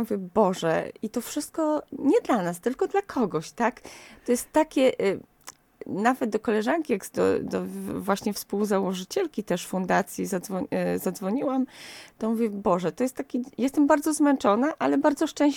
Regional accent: Karsznice, Łódź Voivodeship, Poland; Ja jestem rodowitą karszniczanką i chyba to jest też mój taki patriotyzm lokalny

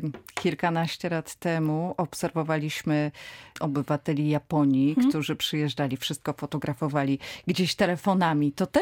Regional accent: Łódź, Łódź Voivodeship, Poland; jestem z Polesia, w domyśle mieszkam w pobliżu ogrodu zoologicznego

